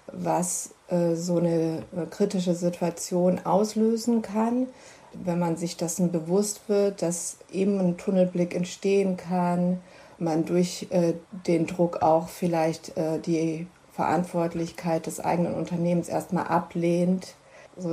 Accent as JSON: {"language": "German", "region": "Allgäu", "country": "Germany", "said": "ich komme ja aus Izmir im Allgäu"}